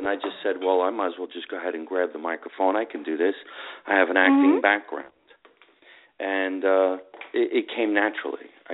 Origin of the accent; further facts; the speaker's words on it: Scotch Plains, New Jersey, United States; I was born in Jersey City. I grew up in Scotch Plains.